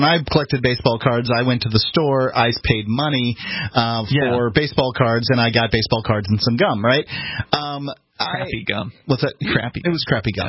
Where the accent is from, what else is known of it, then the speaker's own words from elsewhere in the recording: Florida, United States; we're from Florida, and I know that many of the excavations, the archaeological excavations that went on in Florida, were of midden piles.